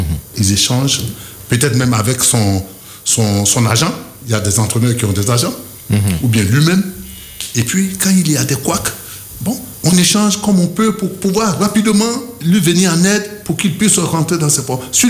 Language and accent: French; Côte d’Ivoire; Nous sommes tous des Ivoiriens. Nous sommes les mêmes qui allons nous retrouver après.